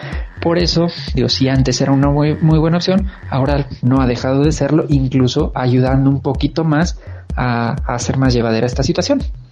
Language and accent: Spanish; Mexico; lo que somos los mexicanos, toda una mezcla de culturas, de razas, que al final de cuentas todos terminamos debajo de la misma bandera, que es México.